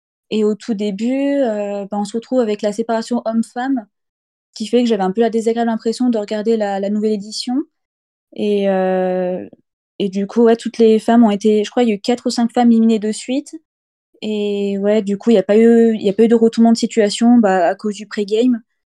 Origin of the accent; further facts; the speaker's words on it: Lyon, Auvergne-Rhône-Alpes, France; j'ai 21 ans, je viens de Lyon